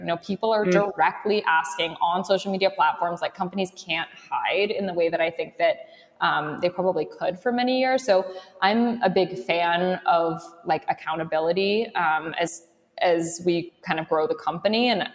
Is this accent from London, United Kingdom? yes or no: yes; London, United Kingdom; I grew up in London and I worked at the Abercrombie and Fitch on Savile Row in London, the first Abercrombie in the UK.